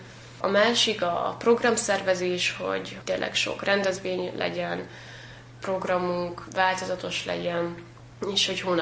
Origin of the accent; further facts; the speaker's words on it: Eger, Heves, Hungary; én EGRI vagyok, és nagyjából tényleg ismerem az embereket